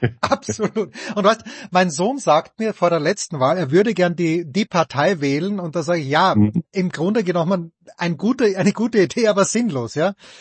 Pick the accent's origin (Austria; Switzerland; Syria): Austria; ich darf ja nicht wählen als Österreicher